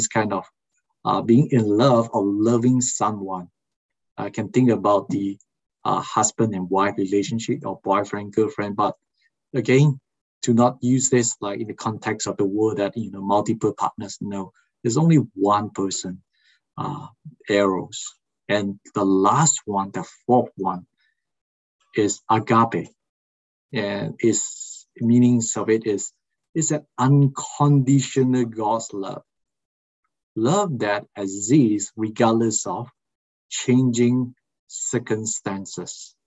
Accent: Malaysia; first language Malay; English is a second language; or even in my home country language, Malay, there's only one love.

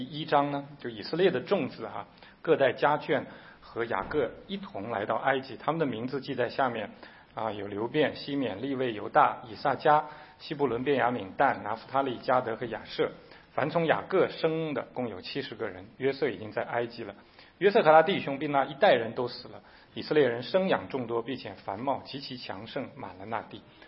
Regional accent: China; 我们都中国人，我们从小要受的教育要奋斗

